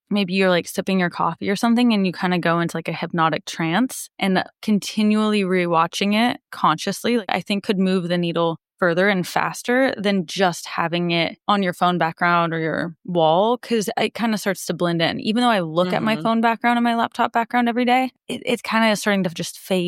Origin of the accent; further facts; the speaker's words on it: Midwest, United States; it's like the one time as a Midwesterner when you're like, oh, actually, I do want it to be like, cold and snow.